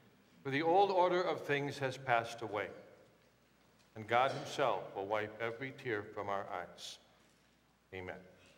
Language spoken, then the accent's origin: English; Watertown, Wisconsin, United States; Growing up in Watertown, Wisconsin, ice skating at Washington Park